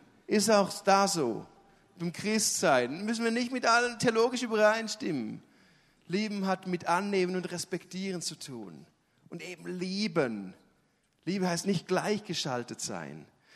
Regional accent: Switzerland; Ich bin ja auch Schweizer, ich sitze auf meinem Geld.

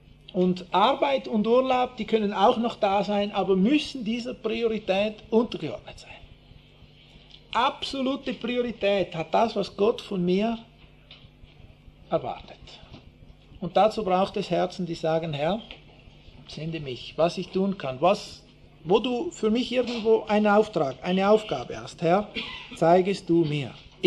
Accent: Switzerland; bei uns in der Schweiz

